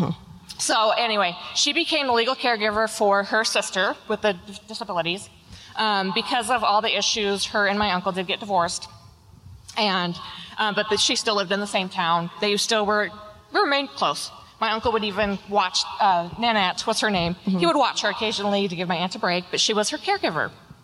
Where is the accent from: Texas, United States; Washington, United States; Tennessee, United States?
Washington, United States; Auburn; I am from a little town that used to be called Slaughter.